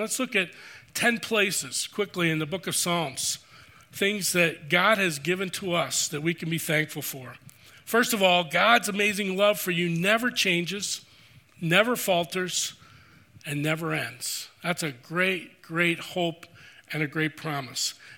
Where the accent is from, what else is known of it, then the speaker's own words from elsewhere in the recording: Pittsburgh, Pennsylvania, United States; I remember growing up in Pittsburgh, and just on October 12th, I went probably for the last time to my boyhood home with Daniel